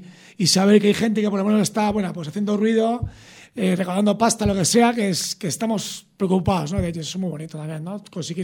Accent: Leganés, Community of Madrid, Spain; que somos los colegas de Leganés.

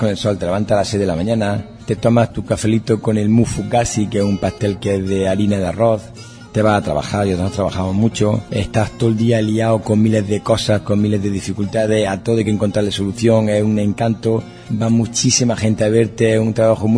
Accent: Granada, Andalusia, Spain; yo soy de Granada y a mí las siestas no me las quita nadie.

